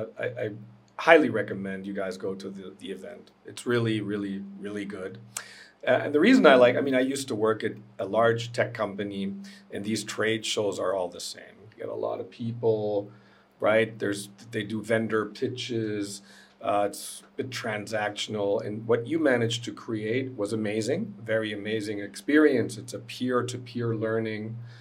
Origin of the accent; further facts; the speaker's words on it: Germany; English is a second language; now in Boston, United States; Yeah, I'm from Germany, so Alemão.